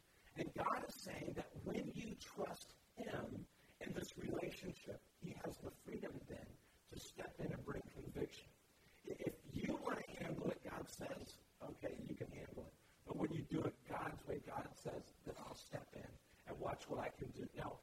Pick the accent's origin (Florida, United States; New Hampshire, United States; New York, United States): Florida, United States; North Miami; And many of you know, I grew up in Miami, and there in North Miami, there's this diner.